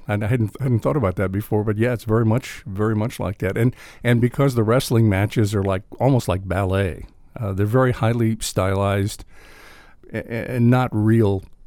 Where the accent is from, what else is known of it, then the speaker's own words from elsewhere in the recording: Texas, United States; I grew up in South Texas, and we had a Spanish language television channel in San Antonio.